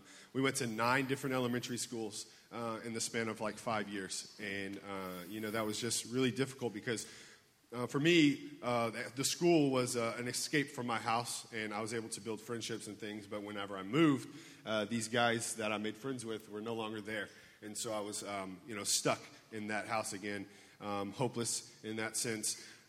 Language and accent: English; Houston, Texas, United States; I grew up in Houston my majority of my life.